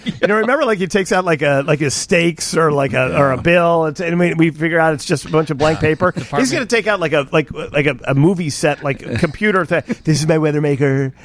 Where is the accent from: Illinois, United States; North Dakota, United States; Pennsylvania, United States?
Illinois, United States; Chicago; I'm from Chicago, Tom. I believe the fix.